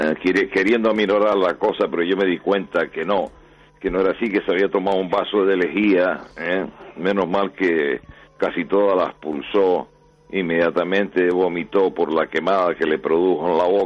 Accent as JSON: {"language": "Spanish", "region": "Canary Islands", "country": "Spain", "said": "soy el primer canario que cruza el Atlántico a vela en solitario"}